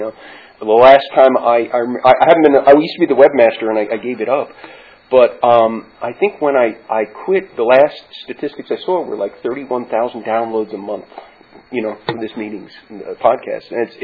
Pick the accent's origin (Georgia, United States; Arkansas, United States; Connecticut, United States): Connecticut, United States; moved away; I came from Connecticut, and I moved out here about 15 years ago.